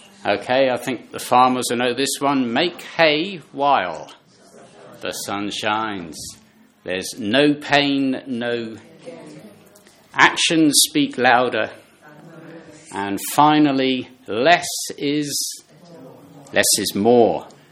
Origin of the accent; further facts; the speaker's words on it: Bristol, South West England, United Kingdom; married to Pauline. We're from North Bristol. We go to Good News Church. It's up on Staple Hill.